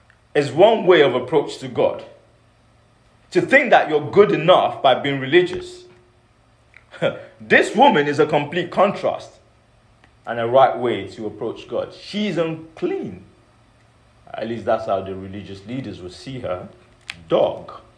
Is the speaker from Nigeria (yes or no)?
yes; Nigeria; As in growing up in Nigeria, see, I understand this firsthand.